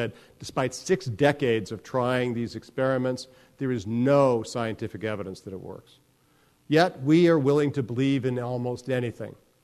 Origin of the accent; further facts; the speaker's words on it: Massachusetts, United States; I grew up in Massachusetts.